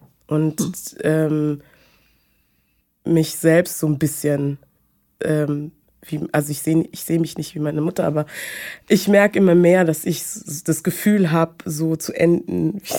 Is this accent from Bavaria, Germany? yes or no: yes; Munich, Bavaria, Germany; Ja, ich bin aus München.